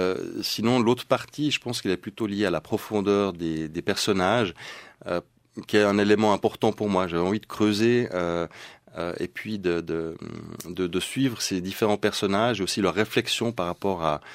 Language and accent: French; Geneva, Switzerland; first language sv; French is a second language; Ma mère est suédoise. Mon père est allemand. Par contre, je suis né à Genève. J'ai grandi et vécu de nombreuses années.